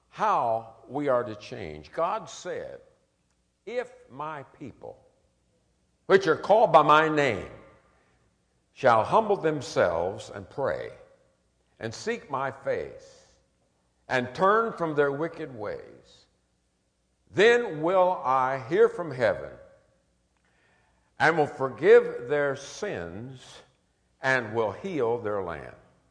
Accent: Kansas City, Missouri, United States; And I remember growing up in Kansas City

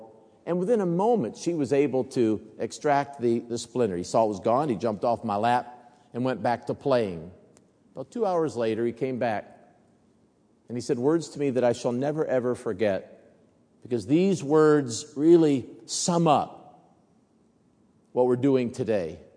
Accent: San Antonio, Texas, United States; So when I grew up in Assemblies of God Church in San Antonio.

